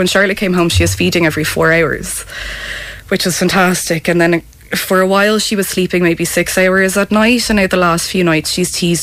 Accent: Dublin, Leinster, Ireland; we're both originally from Dublin

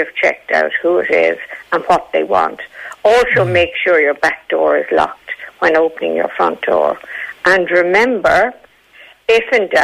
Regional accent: Dublin, Leinster, Ireland; I said, I'm originally from Dublin.

